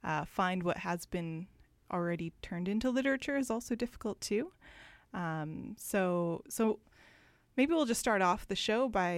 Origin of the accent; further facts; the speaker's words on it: Prince Rupert, British Columbia, Canada; also born or lived in Lax Kw'alaams; I'm from Loch Wallams, but I grew up in Prince Rupert in the Tsimshian territory